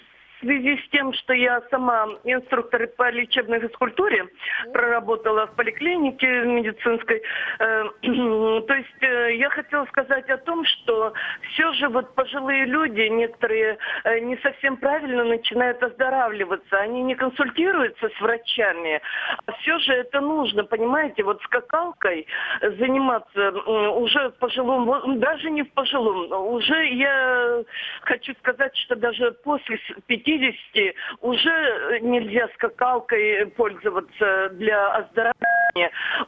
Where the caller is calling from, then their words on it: Svetlogorsk, Russia; я из Светлогорска звоню вам.